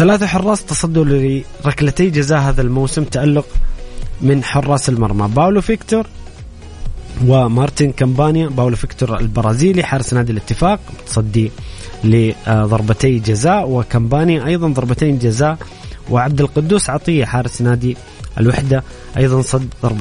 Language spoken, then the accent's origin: Arabic; Saudi Arabia; المباراة اللي تهمنا كسعوديين